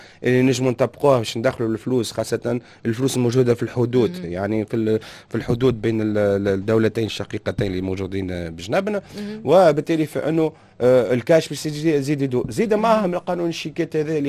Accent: Tunisia; وشنو نصدروا احنا من تونس؟

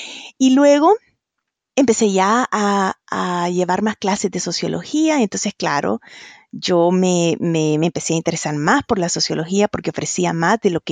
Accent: El Salvador; moved away as an adult; now in United States; yo nací y me crié en El Salvador. Luego, cuando yo ya iba a entrar a la universidad, ya empezaban los problemas de la guerra civil, que duró 12 años allá. Uh-huh. Entonces, me vine a estudiar a Estados Unidos

